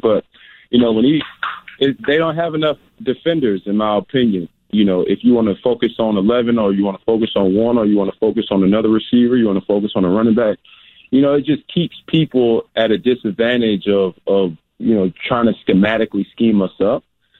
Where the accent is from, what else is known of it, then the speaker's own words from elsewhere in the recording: Atlanta, Georgia, United States; And, you know, in my life, growing up in Atlanta, Georgia, by way of College Park, you know, that's just expected.